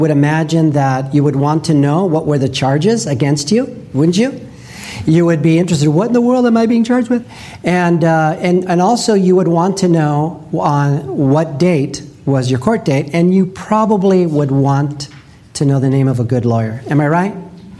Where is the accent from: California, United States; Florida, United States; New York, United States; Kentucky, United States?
California, United States; Los Angeles; You know, I grew up in Los Angeles, and in my neighborhood, there was just a lot of violence.